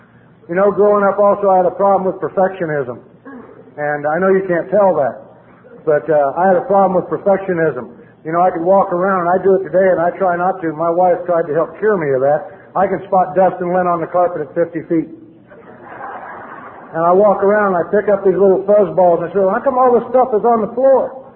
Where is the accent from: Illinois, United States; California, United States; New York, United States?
Illinois, United States; Danville; When I was growing up in Danville, Illinois, and I visualized and thought about what alcoholics look like